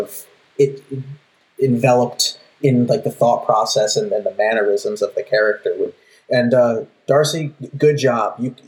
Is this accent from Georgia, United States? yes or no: no; New Jersey, United States; No, I'm from New Jersey. Sorry to everyone out there. No, I'm from New Jersey.